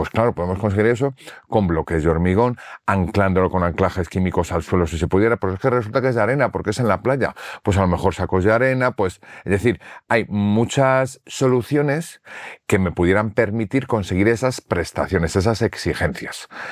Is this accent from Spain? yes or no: yes; Madrid, Community of Madrid, Spain; yo soy de Madrid